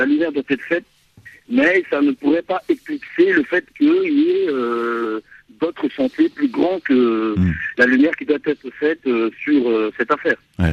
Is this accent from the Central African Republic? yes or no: yes; Central African Republic; Mais le vrai souci du Centrafricain, qu'il y ait cette liste, qu'il n'y ait pas cette liste, c'est qu'on nous ramène la sécurité.